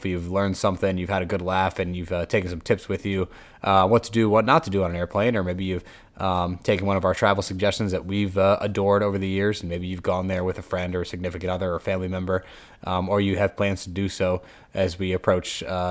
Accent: Connecticut, United States; I am from Connecticut, so if you guys didn't know that, big UConn fan here.

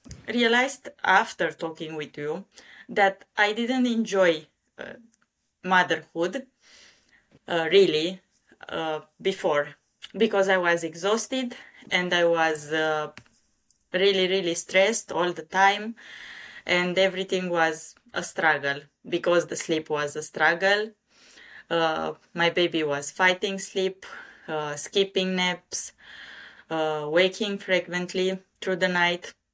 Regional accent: Bucharest, Romania; English is a second language; I'm from Romania, from the capital, Bucharest.

